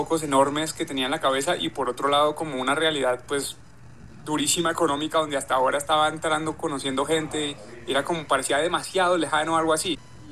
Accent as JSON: {"language": "Spanish", "country": "Colombia", "moved": "yes", "said": "yo me fui de Colombia en el 99, o sea, yo estuve muchos, muchos años por fuera, pero a partir del 2010 comencé a venir y a pasar temporadas acá."}